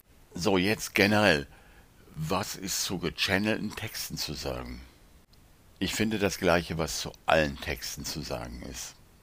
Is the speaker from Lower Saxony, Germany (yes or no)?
no; North Rhine-Westphalia, Germany; weil ich komme aus dem Pott und da sagt man so.